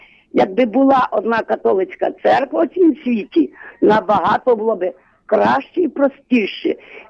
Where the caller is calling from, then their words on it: Lviv Oblast, Ukraine; Я з Львівщини сама.